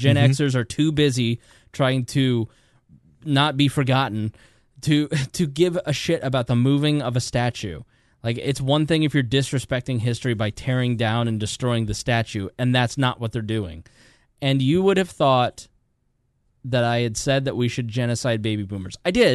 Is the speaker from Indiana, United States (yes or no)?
yes; Indiana, United States; accent: Hoosier; I know my Hoosier accent says MINZ.com